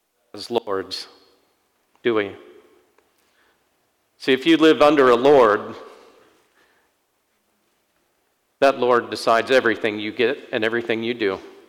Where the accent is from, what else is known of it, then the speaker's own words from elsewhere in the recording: Ireland; And I'm an Irishman.